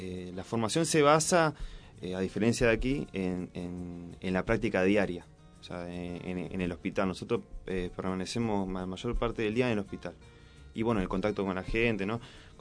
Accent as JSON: {"language": "Spanish", "country": "Argentina", "lives_now": "Cuba", "said": "nosotros como argentinos estudiando en Cuba, ¿no?"}